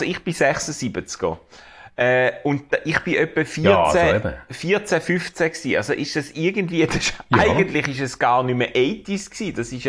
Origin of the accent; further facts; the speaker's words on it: Schaffhausen, Switzerland; Das ist doch inspirierend gewesen für mich als Schaffhauser Cityboy.